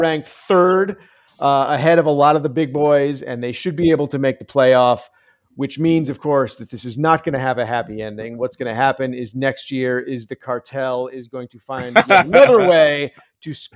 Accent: Northeast, United States; because I grew up in the Northeast, where we are a little bit more interested in college basketball than college football.

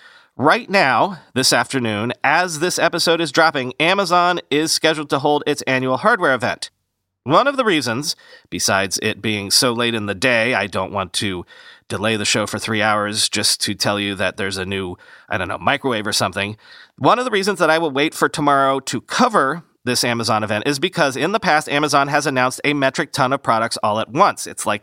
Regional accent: Fort Myers, Florida, United States; I grew up in Fort Myers, Florida, on the southwest coast. Sanibel and Captiva Islands were in our high school district.

